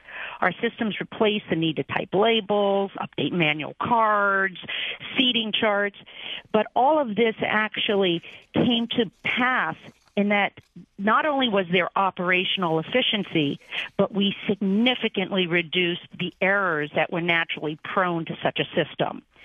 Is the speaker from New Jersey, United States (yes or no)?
no; Cincinnati, Ohio, United States; We were a devout Catholic family growing up in Cincinnati